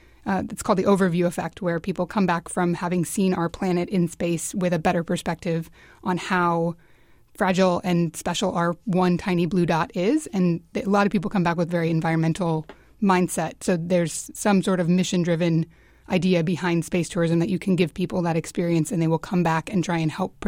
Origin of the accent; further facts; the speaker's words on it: Alaska, United States; I was very fortunate because growing up in Alaska, it was common to see the Milky Way.